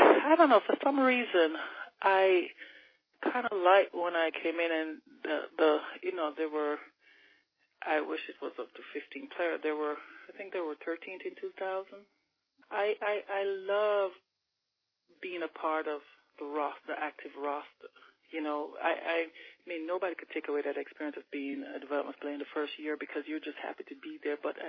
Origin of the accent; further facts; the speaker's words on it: Jamaica; I thought, you know, I was from Jamaica.